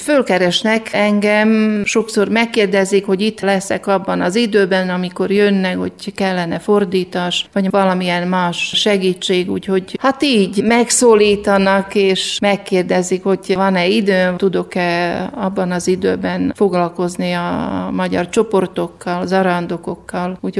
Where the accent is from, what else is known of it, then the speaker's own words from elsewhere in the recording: Levice, Nitra Region, Slovakia; moved away as an adult; also born or lived in Štúrovo; now in Medjugorje, Bosnia and Herzegovina; Én volt Csehszlovákiában születtem, 7 éves korig nőttem Párkányban, utána áthurcolkodtunk Lévára, szlovákul Levice, majd éltünk később, amikor férhez mentem, akkor ott laktunk Léván, ameddig idejöttünk Medjugorjéba. Medjugorjét otthonomnak tartom